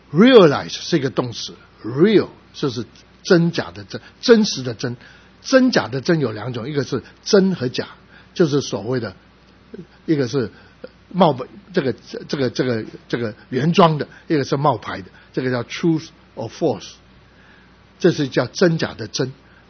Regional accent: Guangdong, China; 我是广东人，我就喜欢种的食物。

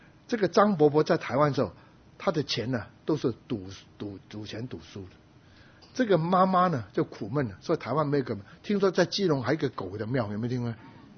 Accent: Guangdong, China; 还有广东话，因为我是广东人

